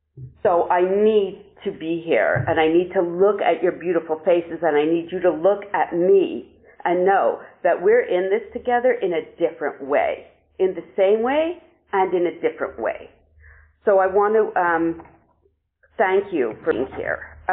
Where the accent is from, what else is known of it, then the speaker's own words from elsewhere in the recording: Montreal, Quebec, Canada; also born or lived in California; I'm from Montreal, where all the Canadians show today. I'm 61 years old.